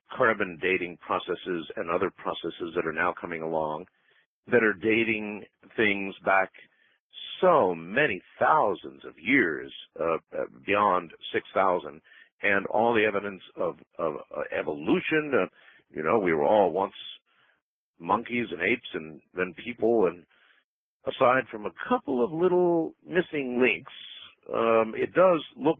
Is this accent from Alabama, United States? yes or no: no; Texas, United States; now in Littleton, United States; We are originally from Texas, and I was ordained there.